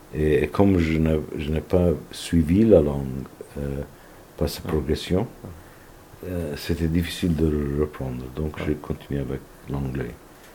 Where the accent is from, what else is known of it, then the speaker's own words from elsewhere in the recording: Turkey; French is a second language; moved away; Et moi, j'étais isolé de ma langue maternelle. Ouais. et aussi de son littérature. Donc, à cause de cela, je concentre beaucoup sur la langue anglaise et sur la littérature anglo-saxon, anglophone. Dans les 1980, c'était presque impossible de pouvoir retourner en Turquie